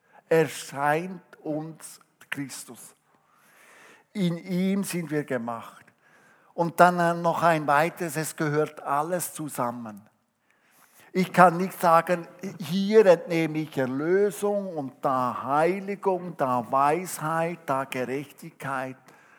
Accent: Switzerland; Darum wollen wir ja auch als Schweizer das sehr verteidigen.

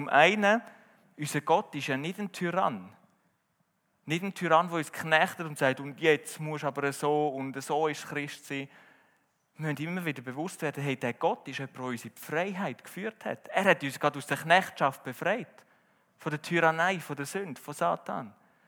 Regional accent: Switzerland; das entspricht überhaupt nicht meiner Kultur. Also für mich als Schweizer

